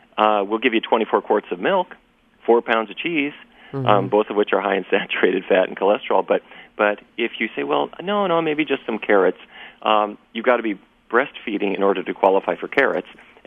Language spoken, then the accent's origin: English; Fargo, North Dakota, United States; I grew up in Fargo, North Dakota. And my grandfather was a cattle rancher.